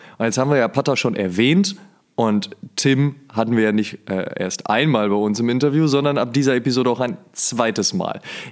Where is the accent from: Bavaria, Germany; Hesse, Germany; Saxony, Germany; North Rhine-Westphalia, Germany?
North Rhine-Westphalia, Germany; ich komme ja aus der Nähe vom Ruhrpott, ne? Und dementsprechend ist eigentlich der Weg nach Amsterdam gar kein so weiter.